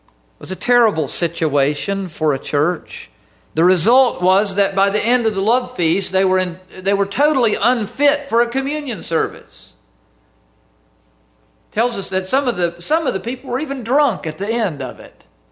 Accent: Southern United States, United States; Now, I'm from the South, and in the South there's a lot of prejudices.

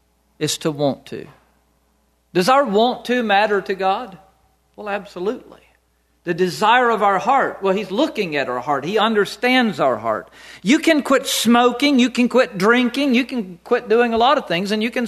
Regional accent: the South, United States; I'm from the South. I'm not fighting the war anymore, okay?

